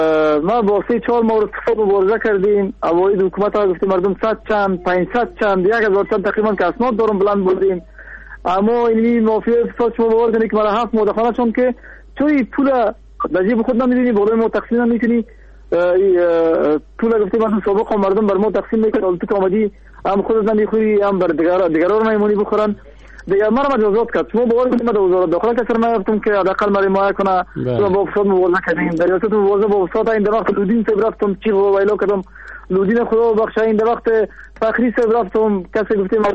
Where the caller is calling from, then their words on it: Kabul, Afghanistan; از المند نیستم، از کابل هستم.